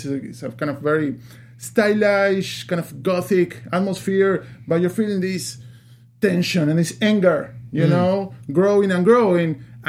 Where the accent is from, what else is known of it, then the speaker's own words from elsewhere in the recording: Uruguay; English is a second language; I'm from Uruguay.